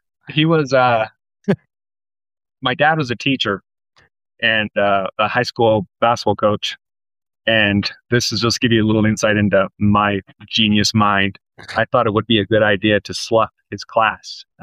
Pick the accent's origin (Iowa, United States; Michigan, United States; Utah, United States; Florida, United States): Utah, United States; Payson; Yeah, from a farming community, born and raised in Payson, Utah, and yeah, you just kind of get creative sometimes.